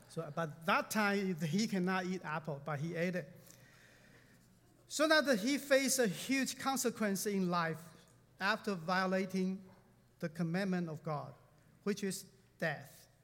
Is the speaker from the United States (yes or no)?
no; Taiwan; moved away as an adult; When I was in Taiwan, I come from Taiwan about 20-some years ago, and every man at their 20s had to serve in the military, me as well